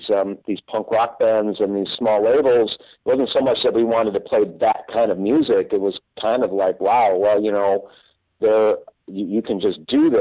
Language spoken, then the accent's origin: English; Chicago, Illinois, United States; that was the stuff that I grew up on the Northwest Side in Chicago, which is a very blue collar neighborhood.